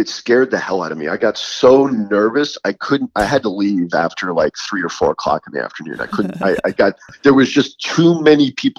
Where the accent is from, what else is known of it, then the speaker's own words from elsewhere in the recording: New York, United States; also born or lived in Florida; I was from New York originally, and we really wanted to get back to the Northeast